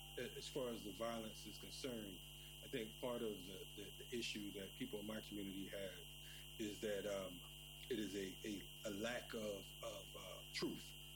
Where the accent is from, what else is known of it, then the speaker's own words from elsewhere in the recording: Bridgeport, Connecticut, United States; growing up, I'm from Bridgeport, Connecticut. And Bridgeport is about 45 minutes away from New York City.